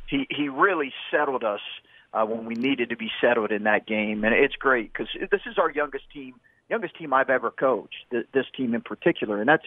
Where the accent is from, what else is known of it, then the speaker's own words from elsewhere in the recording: Lexington, Kentucky, United States; And I grew up in Lexington, Kentucky, and I compare it to just the fervor for Kentucky basketball there.